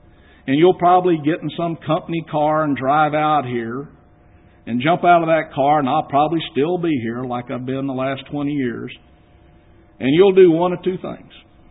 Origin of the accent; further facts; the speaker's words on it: Austin, Texas, United States; born or raised there; now in Chicago, United States